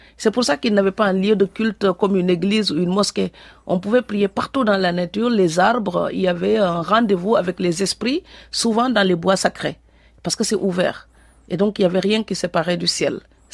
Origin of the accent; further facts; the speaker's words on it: Fatick, Senegal; born there; En face de mon village natal